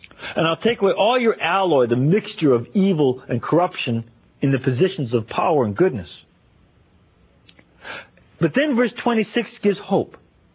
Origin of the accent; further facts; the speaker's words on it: Chicago, Illinois, United States; As a matter of fact, in my hometown, Chicago, there's a whole bunch of judges that have been indicted for corruption.